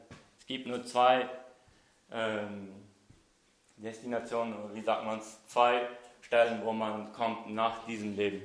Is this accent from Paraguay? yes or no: yes; Paraguay; ich komme aus Paraguay. Ich bin da von den Mennoniten, die einmal her aus Deutschland ausgezogen sind und dann, ich denke, nach Russland, Kanada und von Kanada nach Paraguay.